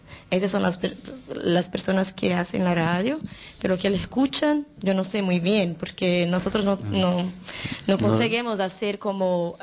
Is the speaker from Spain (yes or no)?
no; Campinas, São Paulo, Brazil; Spanish is a second language; yo vengo de Campinas, que es una ciudad cerca de São Paulo. Como una hora de São Paulo. Y allá es una ciudad grande